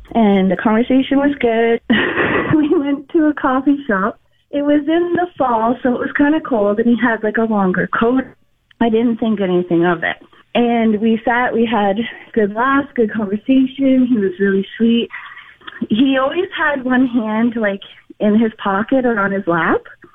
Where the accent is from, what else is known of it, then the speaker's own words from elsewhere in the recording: East Coast, Canada; now in Alberta, Canada; And me, not originally from Alberta, didn't really know about online dating. I'm from the East Coast.